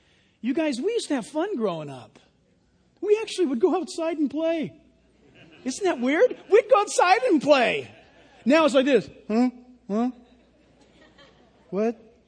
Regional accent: California, United States; When I grew up in Orange County, we used to be able to ride our bikes all over the place to the beach, to Irvine Park

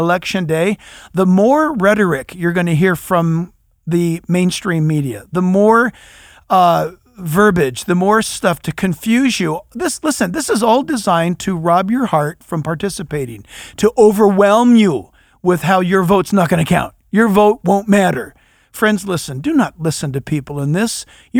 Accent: California, United States; Listen, I for one, I'm from California and I've already voted.

